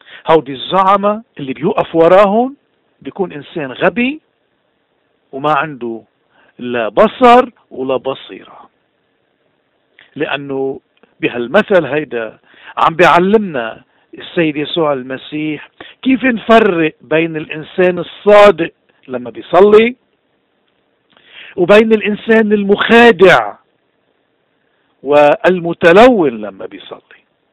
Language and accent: Arabic; Lebanon; نفس الشيء بالنسبة لوضعنا كلبنانيين